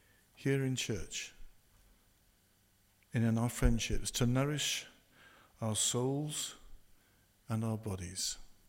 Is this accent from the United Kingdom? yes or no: yes; England, United Kingdom; even though I come from England.